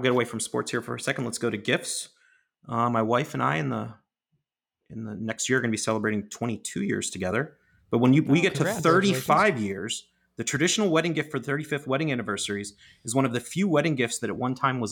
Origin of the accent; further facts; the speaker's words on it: Pittsburgh, Pennsylvania, United States; So other than my hometown Pittsburgh Steelers